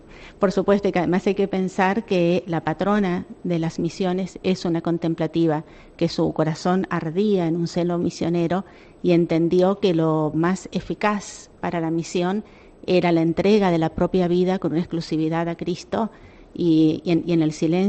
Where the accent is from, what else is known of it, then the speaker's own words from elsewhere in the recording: Argentina; now in Spain; Sí, es un instituto religioso de derecho diocesano y hace 5 años estamos en España, somos argentinas.